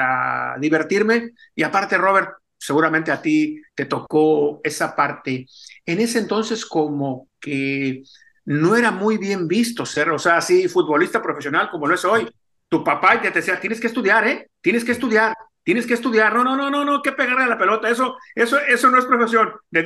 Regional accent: Alameda Juárez, Zacatecas, Mexico; en el ranchito donde yo nací, que se llama Alameda Juárez, es un ranchito que pertenece al municipio de Moyagua, Zacatecas, un ranchito de 500, 600 habitantes

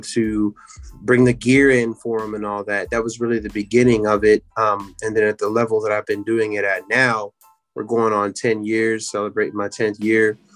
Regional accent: West Virginia, United States; I grew up in the Eastern Panhandle of West Virginia, really about an hour and a half, 2 hours from the DC, Baltimore, that DMV area.

